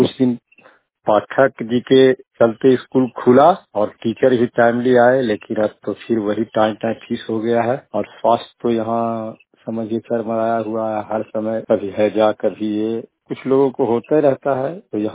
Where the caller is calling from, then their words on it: Sherpur, Bihar, India; ग्राम Sherpur post गलवाला Noorsarai से बात कर रहा हूँ।